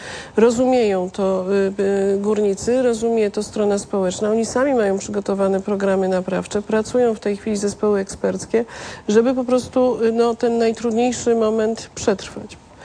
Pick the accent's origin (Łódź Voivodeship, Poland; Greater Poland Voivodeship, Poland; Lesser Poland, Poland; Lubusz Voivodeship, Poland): Lesser Poland, Poland; Brzeszcze; Nie ukrywam, ja jestem z Brzeszcz, więc leży mi to bardzo na sercu.